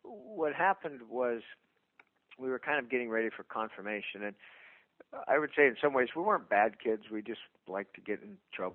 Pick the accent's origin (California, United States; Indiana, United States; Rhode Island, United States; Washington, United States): Washington, United States; Longview; And I grew up here in the Archdiocese of Seattle in a town called Longview, Washington, and 2 brothers and 2 sisters